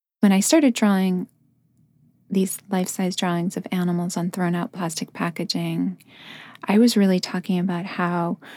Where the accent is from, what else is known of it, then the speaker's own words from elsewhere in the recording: East Coast, United States; And I'm actually from the East Coast originally.